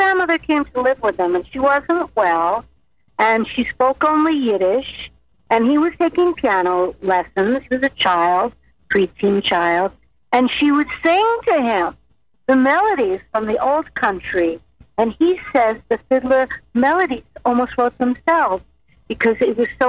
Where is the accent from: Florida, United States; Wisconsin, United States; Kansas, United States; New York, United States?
New York, United States; New York City; Well, I grew up in New York City